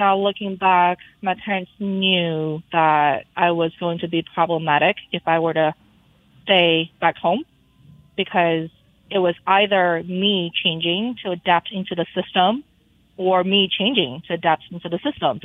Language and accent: English; China; English is a second language; now in United States; Is that I am Chinese. There's nothing I can do to change about that. But I'm also an American Chinese, and that means that I have my cultural background and I'm proud of it, and I look the way I do. I speak the way I do. I do have an accent.